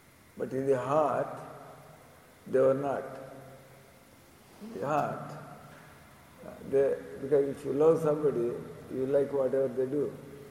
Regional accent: Tamil Nadu, India; You know, my hometown is near Chennai, so it is good that I work in Chennai so that I can come and go back and forth.

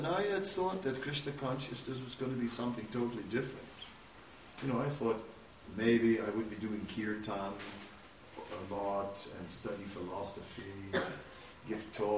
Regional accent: Netherlands; English is a second language; And then, so then I was from Holland also

